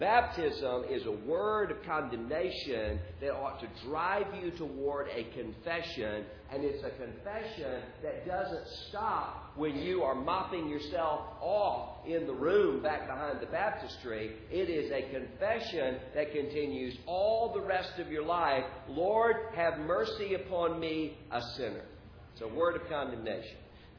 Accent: Mississippi, United States; And I'm from Mississippi. I know what it means when you say bless your heart.

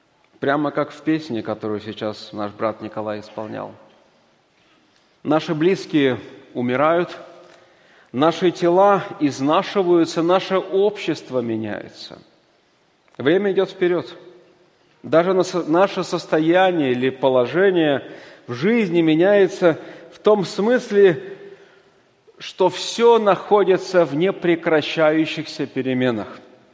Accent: Kemerovo, Kemerovo Oblast, Russia; also born or lived in Berezovsky; я родился, и моя семья прожила там до моего 5-летнего возраста. Это город Березовский, там я и родился, Кемеровская область. Потом переехали в столицу этой области, там буквально 20 минут, город Кемерово, где прошли мои школьные, студенческие годы.

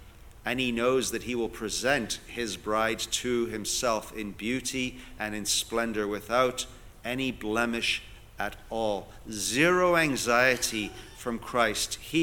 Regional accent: Vancouver, British Columbia, Canada; You know, I'm from Vancouver, and I live in an ostensibly Indian area.

